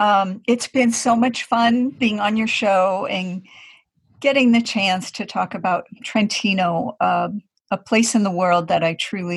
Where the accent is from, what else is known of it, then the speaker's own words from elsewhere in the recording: Colorado, United States; I didn't grow up where I'm living now. I grew up in Colorado.